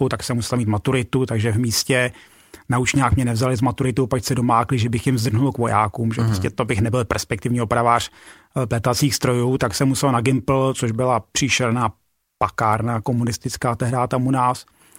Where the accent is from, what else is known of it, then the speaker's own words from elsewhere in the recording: Havlíčkův Brod, Vysočina Region, Czechia; Já pocházím od Havlíčkova Brodu. Táta byl z vesničky Skuhrov, to je kousíček, ale jeho dědeček ten pocházel z Úsobí, to je zase kousek od Brodu, a jeho táta ten přišel někde od Vamberka.